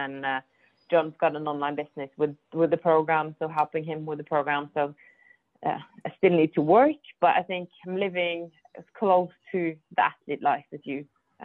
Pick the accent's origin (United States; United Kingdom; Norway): Norway; now in Mallorca, Spain; I'm from Norway, I'm currently living in Spain, Mallorca, been living here now for 3 years.